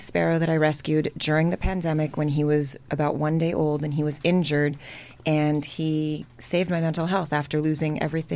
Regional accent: Montreal, Quebec, Canada; I am from Montreal, Canada.

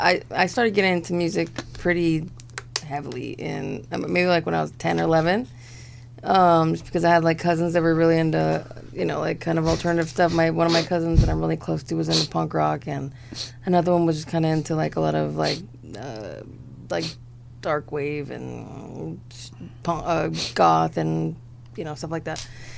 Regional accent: Highland Park, California, United States; I was born and raised in Highland Park, California, which is kind of in between Eagle Rock and downtown L.A.

